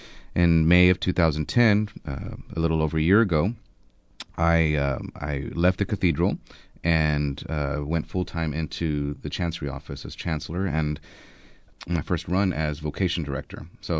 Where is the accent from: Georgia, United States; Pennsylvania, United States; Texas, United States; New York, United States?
Texas, United States; Corpus Christi; Sure. Well, I was born and raised here in Corpus Christi.